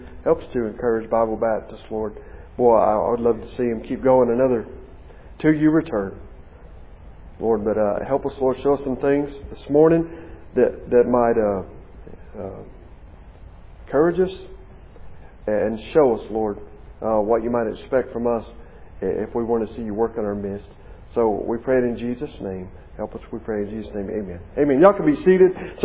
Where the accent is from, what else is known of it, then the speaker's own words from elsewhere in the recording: Alabama, United States; yeah, I'm from Alabama, so I talk like people from Alabama, right?